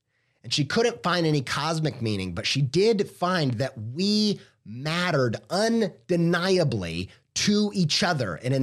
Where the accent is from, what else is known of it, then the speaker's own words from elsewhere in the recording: Whiteland, Indiana, United States; I grew up in Whiteland, Indiana, okay?